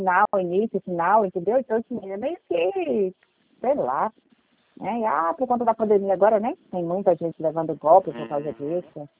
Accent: Bahia, Brazil; eu vivi a minha vida inteira na Bahia, eu nunca tinha visto isso

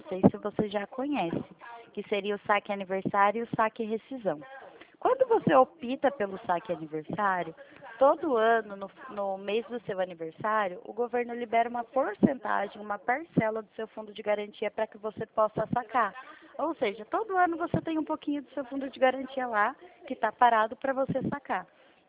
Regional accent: Limeira, São Paulo, Brazil; Eu sou do interior de São Paulo, eu fico na cidade de Limeira.

